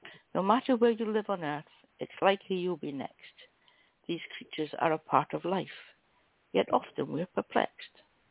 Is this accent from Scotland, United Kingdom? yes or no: yes; Scotland, United Kingdom; Well, I can say what I like because I'm Scottish.